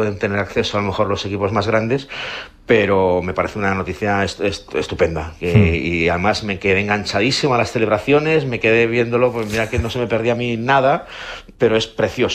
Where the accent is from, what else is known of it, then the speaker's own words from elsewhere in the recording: Galicia, Spain; es verdad que soy gallego y por lo tanto me alegré un montón